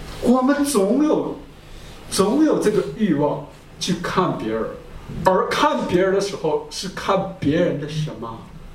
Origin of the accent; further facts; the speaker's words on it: Liaoning, China; 他没有办法从我们家乡那个小城搬到我们家乡一个比较大的城，很多人知道叫大连